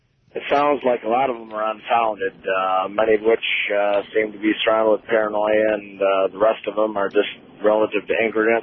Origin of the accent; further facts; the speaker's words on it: Michigan, United States; born there; I was born in Macomb Community Hospital.